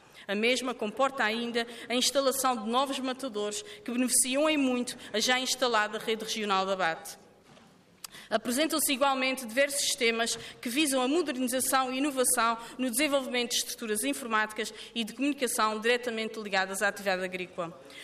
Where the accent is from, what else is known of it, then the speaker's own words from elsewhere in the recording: Azores, Portugal; pela primeira vez, enquanto terceirense e açoriana, sentir que faço parte de uma visão integradora